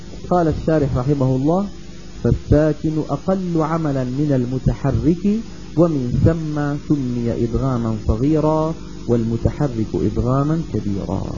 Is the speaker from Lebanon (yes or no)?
no; Levant, Syria; كثير من العامة وخاصة عندنا في الشام يعاملونها معاملة الحروف الشمسية،